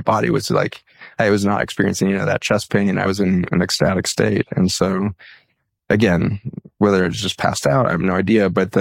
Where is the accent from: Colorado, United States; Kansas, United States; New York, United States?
Colorado, United States; Boulder; now in Virginia, United States; I grew up in Boulder, Colorado, used to driving in snow, no problem.